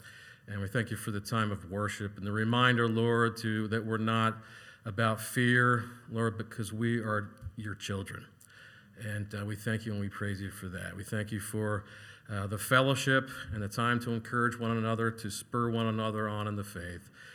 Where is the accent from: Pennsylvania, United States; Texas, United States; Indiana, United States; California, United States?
Pennsylvania, United States; We're from Lancaster County, Pennsylvania. Anybody been to Lancaster County, PA?